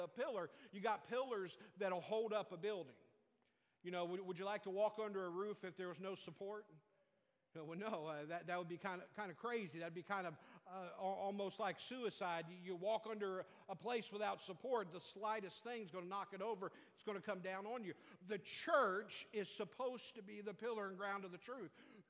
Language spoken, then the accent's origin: English; England, United Kingdom; I'm not Greek. I'm English.